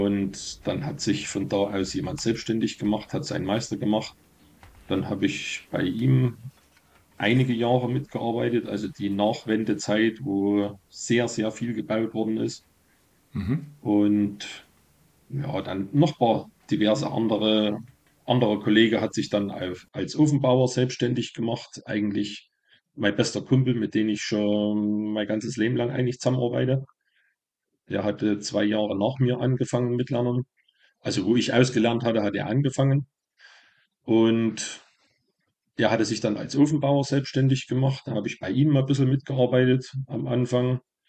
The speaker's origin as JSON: {"language": "German", "town": "Oelsnitz", "region": "Saxony", "country": "Germany", "tie": "born or raised there", "said": "Ich bin in Ölsnis geboren und ja, lebe mein ganzes Leben schon hier. Einmal haben wir ein paar Jahre dann mit meiner Frau die erste Wohnung hatten wir in Weischlitz, sie ist 10 Kilometer weiter von hier."}